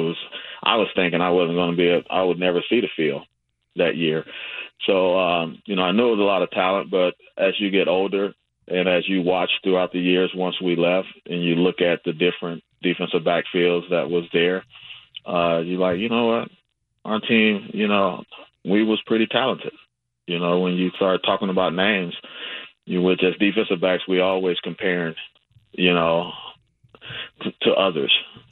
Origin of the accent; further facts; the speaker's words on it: Phoenix, Arizona, United States; like you said, I'm from Phoenix, Arizona.